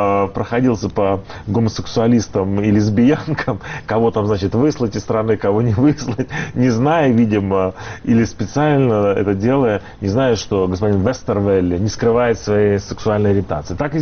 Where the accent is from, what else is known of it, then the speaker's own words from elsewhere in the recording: Belarus; я этнический белорус